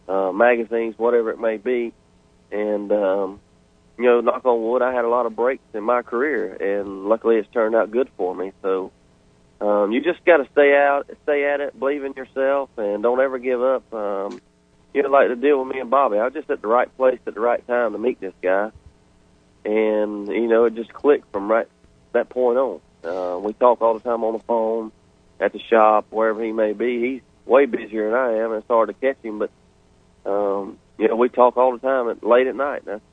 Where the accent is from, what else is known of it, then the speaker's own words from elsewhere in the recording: Florida, United States; Yeah, I grew up here in Florida, raced in, you know, Florida most all my life until I started traveling a little bit.